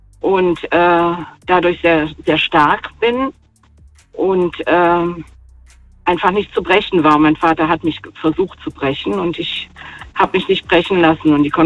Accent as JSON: {"language": "German", "country": "Turkey", "said": "Ich bin Türkin und mein Vater ist Perser"}